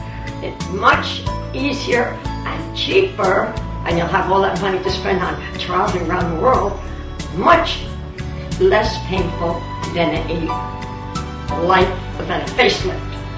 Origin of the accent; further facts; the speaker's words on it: New York City, New York, United States; I'm from New York City, and I was a professional ballet dancer with the American Ballet and the Ballet Theatre.